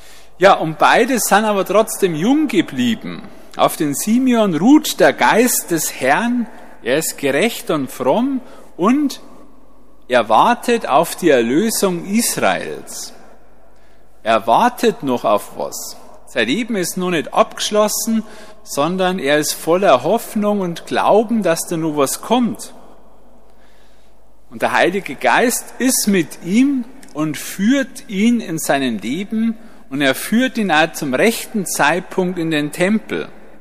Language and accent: German; Weihern, Bavaria, Germany; ich komme aus der Einöde Weihern in Niederbayern. Ich bin mit meinen Eltern aufgewachsen, 3 Geschwister, 2 Brüder, 1 Schwester